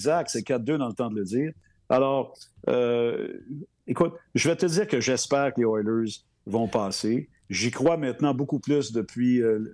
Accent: Quebec, Canada; j'ai grandi au Québec. J'ai grandi dans ce petit coin de l'Amérique du Nord qui... Comme dans Astérix, cherche encore et toujours à protéger qui nous sommes.

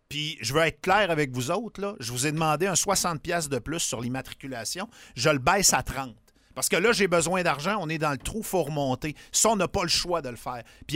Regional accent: Quebec City, Quebec, Canada; J'ai grandi à Québec à une certaine époque

